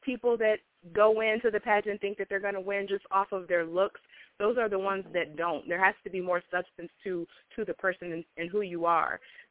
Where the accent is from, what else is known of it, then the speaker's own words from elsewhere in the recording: Cleveland, Ohio, United States; Yes, I'm born and raised in Cleveland, Ohio.